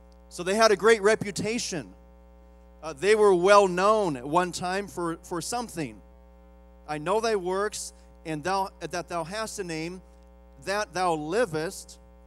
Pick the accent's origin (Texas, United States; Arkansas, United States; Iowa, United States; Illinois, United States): Iowa, United States; we landed in my hometown of Iowa to get over jet lag.